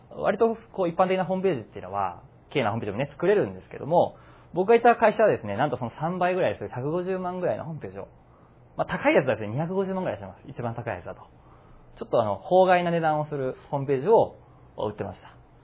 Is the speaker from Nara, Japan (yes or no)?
yes; Nara, Japan; 僕はですね、奈良県出身です。